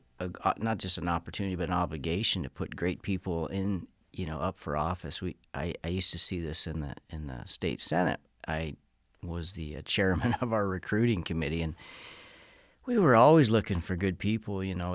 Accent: Great Falls, Montana, United States; now in Billings, United States; And I live in Billings now. I grew up in Great Falls. Both my wife and I are from Great Falls.

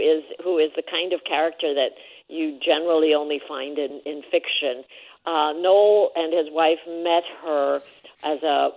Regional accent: Budapest, Hungary; born or raised there

